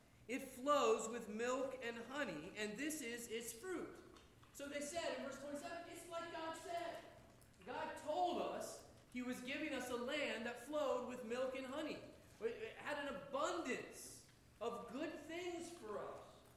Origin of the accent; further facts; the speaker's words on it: Florida, United States; And I grew up in Florida, so I might be a little biased, right?